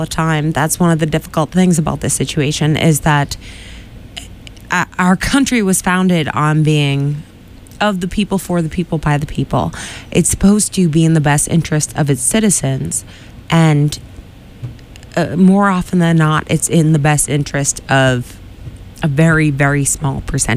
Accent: Quincy, Massachusetts, United States; I grew up in Quincy. I didn't grow up in Norwell.

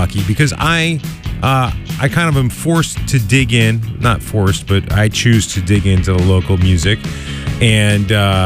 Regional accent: New Jersey, United States; we heard from the … from back in my home state of New Jersey

